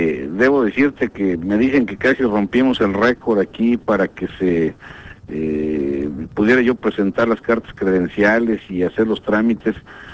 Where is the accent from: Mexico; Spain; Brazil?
Mexico; queremos que nos vean también hacia nosotros, como mexicanos, como lo que somos